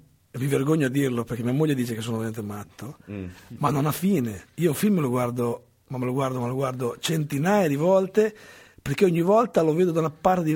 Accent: Emilia-Romagna, Italy; io sono romagnolo

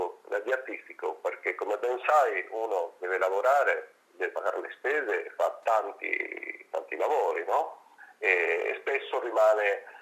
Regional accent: Argentina; now in Reggio Emilia, Italy; Poi siamo tornati a quella che io considero la mia casa, perché io sono argentino

